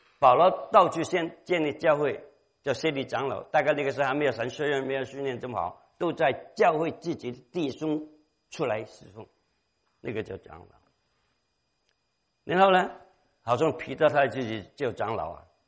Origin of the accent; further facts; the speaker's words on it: China; 因为以前我小的时候在中国很多地方都挂着一个博爱两个字